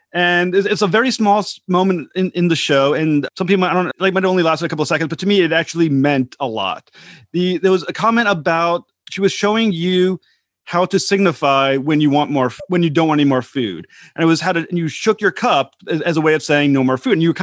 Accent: United States; as an American, you look at our country, we are extremely arrogant about ourselves

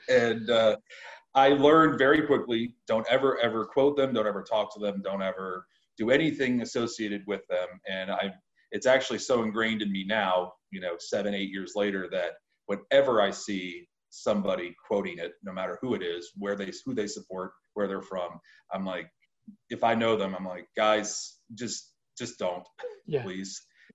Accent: United States; I'm from the United States, so that's what we know.

